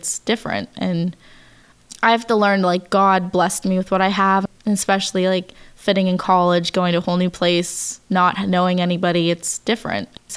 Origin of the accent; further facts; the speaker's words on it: Monongahela, Pennsylvania, United States; I was born on April 18th, 1995, and I'm from Monongahela, Pennsylvania.